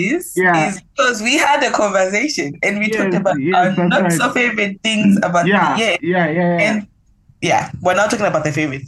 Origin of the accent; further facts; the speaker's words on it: Zambia; first language Lozi; I can speak my mother tongue, which is Lozi.